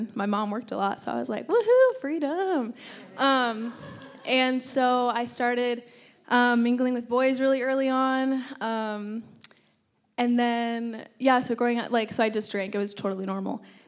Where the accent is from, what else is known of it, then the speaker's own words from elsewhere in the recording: Arizona, United States; I was born and raised in Arizona.